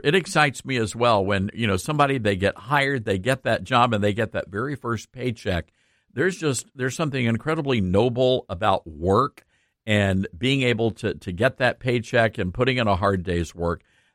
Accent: Memphis, Tennessee, United States; I own the news radio station in my hometown of Memphis.

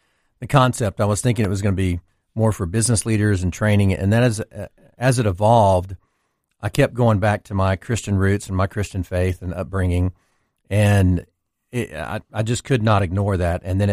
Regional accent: Louisiana, United States; I grew up in Louisiana without a father, had a mother that had three boys, and worked extremely hard

